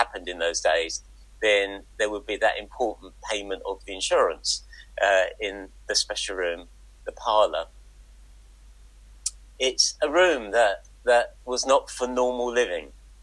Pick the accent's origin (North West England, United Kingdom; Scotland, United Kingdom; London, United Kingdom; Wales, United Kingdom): London, United Kingdom; I grew up in North London, home of a very important and good football team, and I was a post-war child